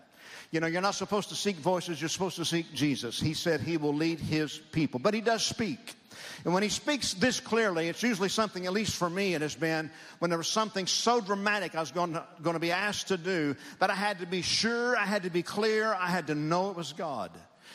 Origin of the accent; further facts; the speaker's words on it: Oklahoma, United States; I enjoyed it, but I'm from Oklahoma.